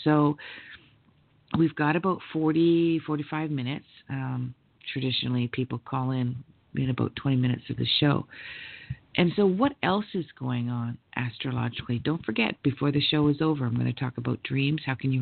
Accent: Canada; I mean, I'm not American, I'm actually Canadian, but they're going to be all affected by it.

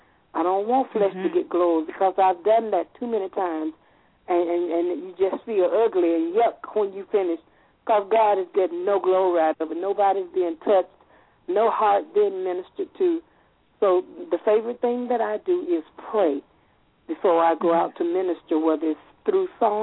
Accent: Atlanta, Georgia, United States; Out of all the singers that he knew, I was one from Atlanta that he chose

